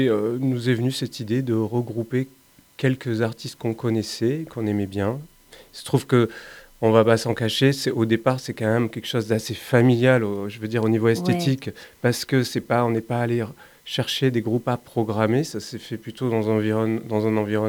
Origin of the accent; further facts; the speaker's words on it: Montpellier, Occitanie, France; born there; also born or lived in Paris; Moi, je suis né à Montpellier, mais j'y ai pas grandi.